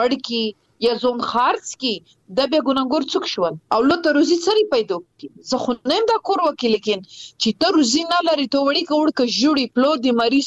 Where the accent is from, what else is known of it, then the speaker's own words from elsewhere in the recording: Afghanistan; زه خود د خوشحالي احساس کم او بل خپل رواج می ستم په افتخار يم چې زه د افغانستان يم زه د وطن يم